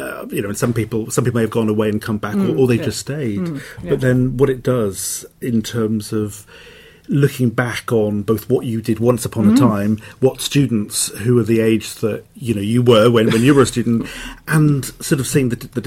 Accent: Cardiff, Wales, United Kingdom; I'm from Cardiff.

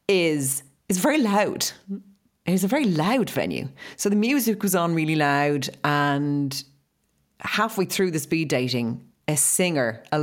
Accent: Ireland; I'm from Ireland.

